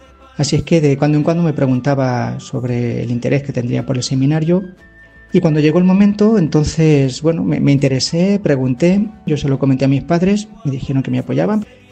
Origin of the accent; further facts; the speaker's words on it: Manzanares, Castilla-La Mancha, Spain; born there; Nací en Manzanares el 12 de abril de 1978